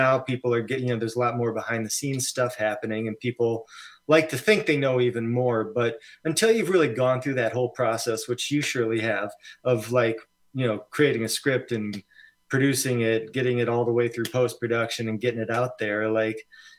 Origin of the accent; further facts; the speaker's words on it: Monona, Wisconsin, United States; growing up, I grew up in Monona, right here in the Madison area.